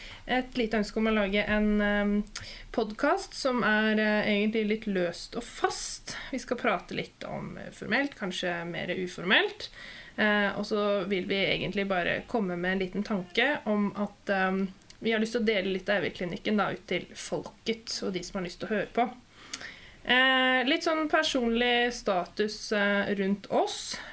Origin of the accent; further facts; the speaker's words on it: Drøbak, Akershus, Norway; Jeg er fra Drøbak, så det er jo samme møla egentlig.